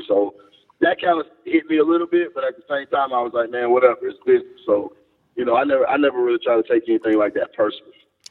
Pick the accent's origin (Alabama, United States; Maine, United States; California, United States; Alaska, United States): Alabama, United States; Homewood; Birmingham, Homewood, Alabama.